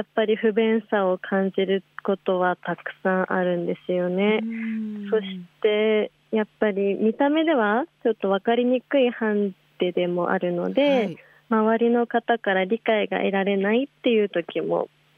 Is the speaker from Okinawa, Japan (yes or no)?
no; Hokkaido, Japan; 基本的には地元北海道を中心に活動しております。本当は本日もそちらに直接伺いたかったんですけれど、はい、雪降る北海道からよろしくお願いいたします。